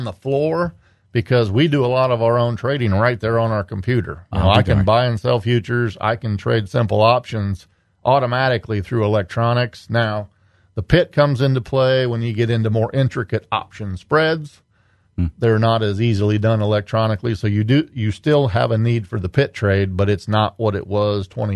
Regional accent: Galva, Illinois, United States; I grew up right in Galva, Illinois.

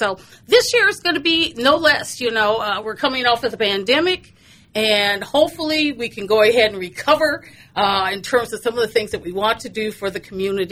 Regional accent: Galesburg, Illinois, United States; I grew up here in Galesburg, and, I remember I'm a first-generation student

